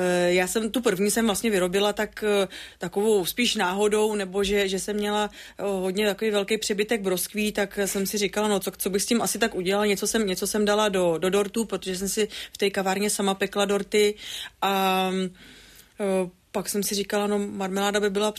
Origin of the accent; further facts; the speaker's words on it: Plzeň, Plzeň Region, Czechia; my jsme vždycky jezdívali právě z tý naší Plzně, na Šumavu